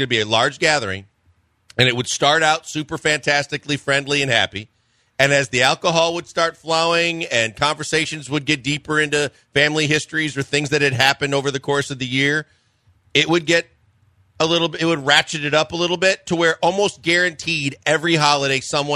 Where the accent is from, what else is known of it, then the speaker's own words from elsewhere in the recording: Midwest, United States; And growing up in the Midwest, and my mom made potato salad all the time, and it was fantastic.